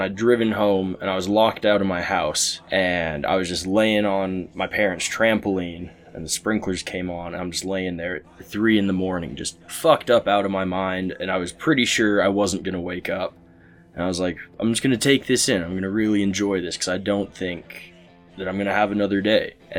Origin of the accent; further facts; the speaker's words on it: Logan, Utah, United States; also born or lived in Rexburg, Idaho; Yeah, so I grew up in Logan, and then my dad went up to Rexburg to visit my aunt, and he was like, this place is awesome. So he moved us there, and so I was stuck there for like 11 years